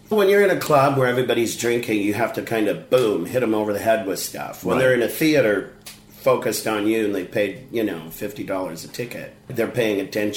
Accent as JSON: {"language": "English", "town": "Chicago", "region": "Illinois", "country": "United States", "said": "I'm originally from Chicago, and I play the East Coast as well."}